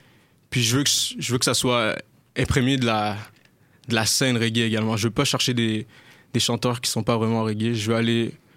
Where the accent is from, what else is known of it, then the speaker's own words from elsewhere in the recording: Quebec City, Quebec, Canada; also born or lived in Kigali, Rwanda; Puis on est arrivé dans la ville de Québec quand j'avais à peu près 3 ans. So, j'ai grandi à Québec.